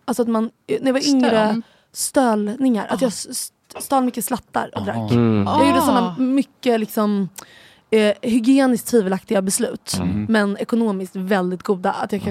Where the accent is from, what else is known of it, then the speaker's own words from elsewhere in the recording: Gustavsberg, Stockholm County, Sweden; also born or lived in Ängsvik; Jag är uppvuxen först i ett kollektiv ute i Ängsvik. Oj. Och sen i Gustavsberg.